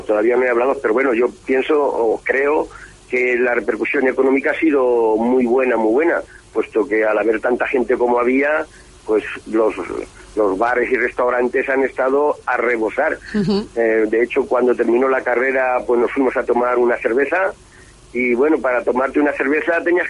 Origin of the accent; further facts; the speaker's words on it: Carboneras, Andalusia, Spain; Yo me sentía súper orgulloso de ver tanta gente en mi pueblo.